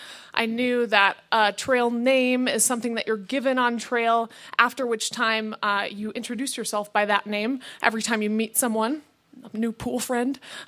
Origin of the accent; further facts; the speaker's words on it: Michigan, United States; when I was growing up in Michigan, we went to this pool every summer